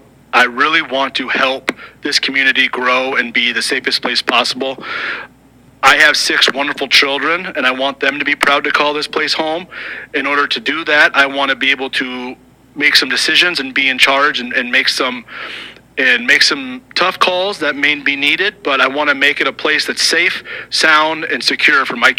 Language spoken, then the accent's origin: English; Blairsburg, Iowa, United States; I am a lifelong Hamilton County resident. I grew up in Blairsburg, still live there to this day.